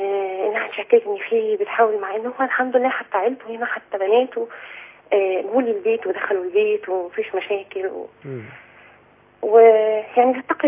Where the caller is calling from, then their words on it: Alexandria, Alexandria Governorate, Egypt; من اسكندرية.